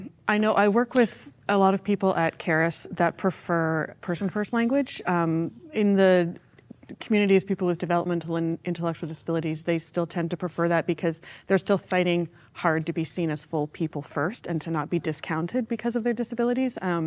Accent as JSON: {"language": "English", "country": "Canada", "said": "I'm Canadian. I'm a woman. I'm disabled."}